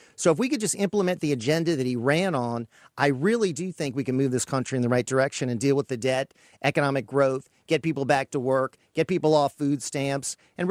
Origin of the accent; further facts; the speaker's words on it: New Orleans, Louisiana, United States; Well, Lars, you know, I'm from New Orleans, and over 50% of the African-American males in our city are not working.